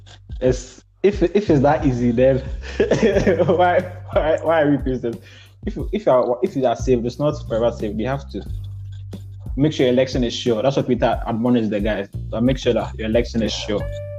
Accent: Ghana; I'm from Ghana.

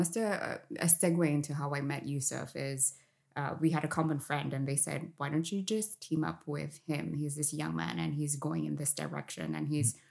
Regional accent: Kenya; moved away; I'm originally from Kenya. She always calls me the OG because I've lived here long

